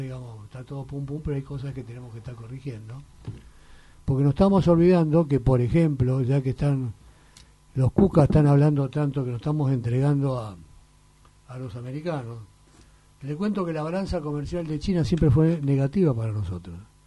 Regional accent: Argentina; primero, digamos, somos argentinos

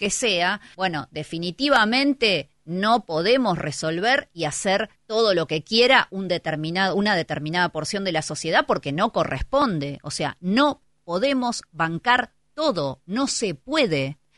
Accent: Argentina; born there; Yo quiero que en Argentina todos sintamos el inmenso orgullo de haber nacido acá. Que todos digamos, de todo el mundo, nací en Argentina, bendito suelo.

